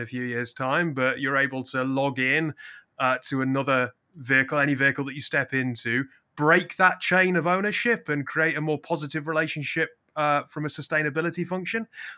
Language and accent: English; United Kingdom; I drive, you know, I'm British, I drive a manual